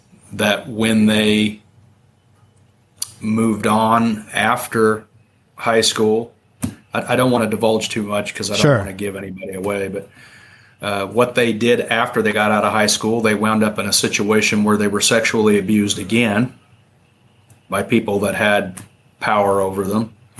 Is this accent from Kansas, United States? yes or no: yes; Emporia, Kansas, United States; I mean, I grew up in Emporia, Kansas, so everybody knew each other.